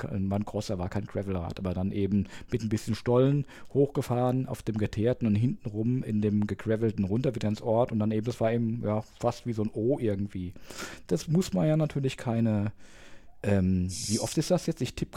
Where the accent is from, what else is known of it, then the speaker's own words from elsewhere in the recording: Langenlonsheim, Rhineland-Palatinate, Germany; ich komme, bin aufgewachsen in Langenlonsheim an der Nahe, das ist eine schöne Weingegend